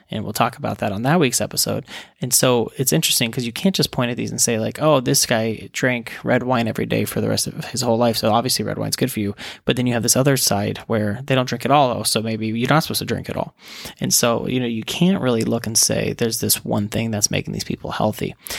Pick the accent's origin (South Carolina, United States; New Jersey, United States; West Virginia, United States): West Virginia, United States; Growing up in West Virginia, I had a stick shift, and my dad let me have it.